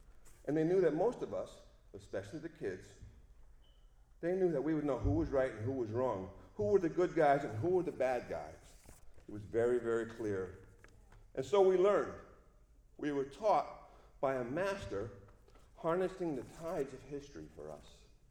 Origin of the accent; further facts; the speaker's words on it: New Haven, Connecticut, United States; I grew up right here in New Haven, Connecticut, and I'm proud of it.